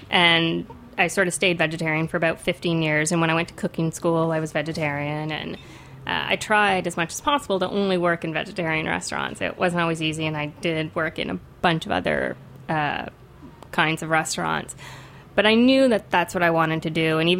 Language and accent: English; Toronto, Ontario, Canada; also born or lived in Ottawa; I am from Canada. I was born in Ottawa, but I grew up in Toronto.